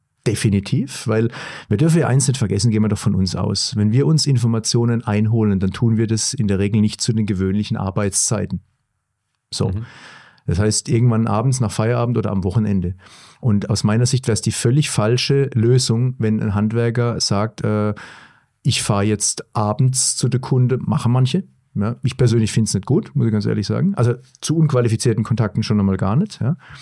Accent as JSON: {"language": "German", "region": "Baden-Württemberg", "country": "Germany", "said": "also wenn man an unserem Austausch jetzt erkennt, dass wir aus Baden-Württemberg kommen"}